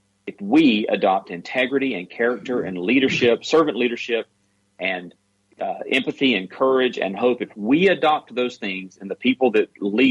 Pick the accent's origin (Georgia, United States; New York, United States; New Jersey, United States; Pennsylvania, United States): Georgia, United States; I'm a redneck from South Georgia. Grew up in a mobile home park.